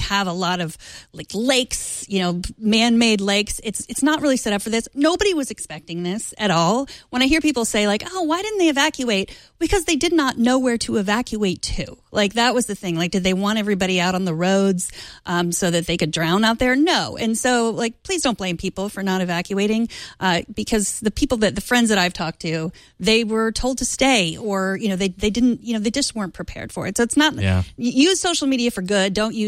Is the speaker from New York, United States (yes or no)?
no; Houston, Texas, United States; I grew up in Houston. I've seen the neighborhood that I grew up in, the house down the street from me.